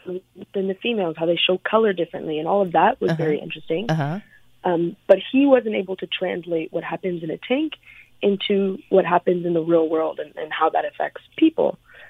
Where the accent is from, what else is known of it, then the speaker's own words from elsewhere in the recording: Sacramento, California, United States; So to me, it had all kinds of nature that I couldn't even fathom where I grew up in Sacramento, things that I had grown up.